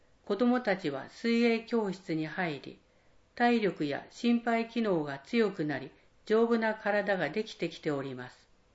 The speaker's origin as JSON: {"language": "Japanese", "town": "Kawanishi", "region": "Niigata", "country": "Japan", "tie": "born or raised there", "lives_now": "Tsunan, Japan", "said": "私の実家は旧川西町であり、妻の実家も十日町市と、二人とも魚沼の空気と水と土地で育ちました。"}